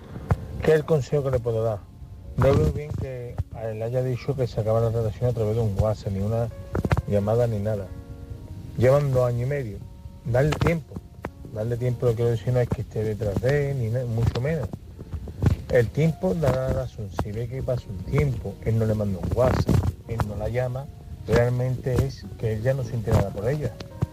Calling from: Seville, Andalusia, Spain; de Sevilla

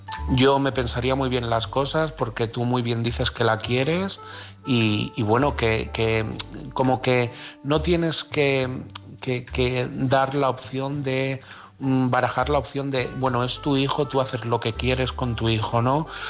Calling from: Madrid, Community of Madrid, Spain; de Madrid.

